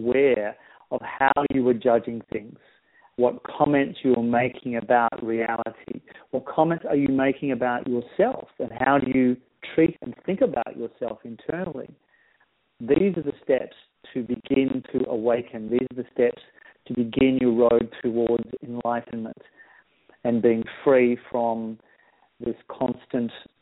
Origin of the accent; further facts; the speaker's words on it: Perth, Western Australia, Australia; I also hold live events here in my hometown of Perth in Australia.